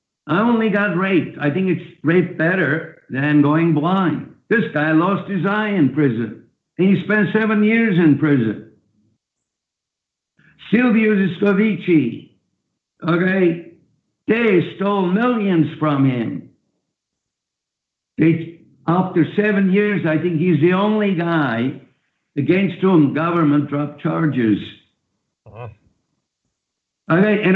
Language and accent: English; United States; Or are we America? We are America. I am an American, and I'm shouting like this for my grandchildren.